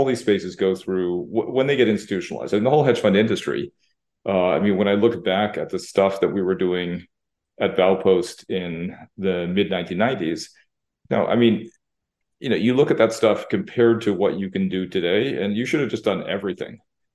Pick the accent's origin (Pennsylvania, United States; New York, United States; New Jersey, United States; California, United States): New York, United States; Manhattan; Born and raised in Manhattan. I'm a native. Went to school through high school. Then I went up to Cambridge, Massachusetts for college. Came back to New York.